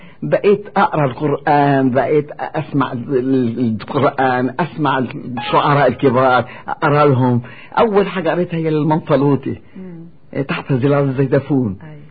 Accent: Lebanon; وغنيت برضو لشعراء عندنا في لبنان

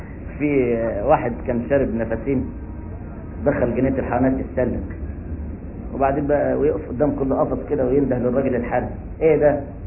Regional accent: Egypt; زنقه الستات المسكي عندنا في مصر حته زحمه قوي

